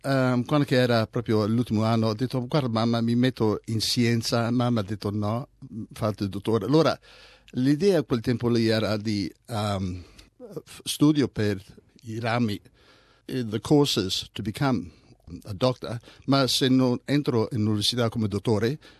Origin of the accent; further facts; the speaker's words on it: Prata di Pordenone, Friuli-Venezia Giulia, Italy; Sempre veneto, sì, mai friulano. Sono proprio nato nei Friuli, ma perché siamo da Prata, da Pordenone, e lì si parlava sempre il veneto.